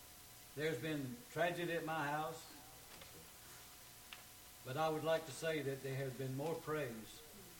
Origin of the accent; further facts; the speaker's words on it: Alabama, United States; I'm not anything like she is, just that she was. I am from Alabama, so that's from deep south.